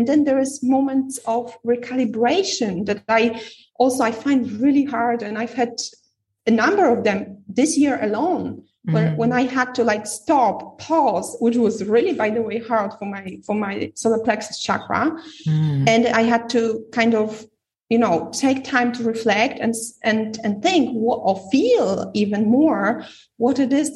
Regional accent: Poland; I went back to Europe. I'm from Poland

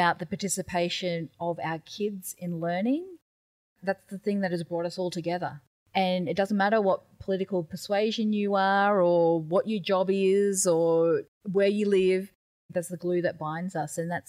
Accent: Queensland, Australia; So I'm Gugul Yalanji from the Daintree Rainforest, and my social conscience really comes from that.

